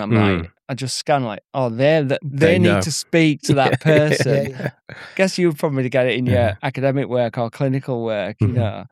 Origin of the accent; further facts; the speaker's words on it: Bridlington, Yorkshire and the Humber, United Kingdom; accent: Yorkshire; now in Leeds, United Kingdom; And then I was brought up in Bridlington on the East Yorkshire coast.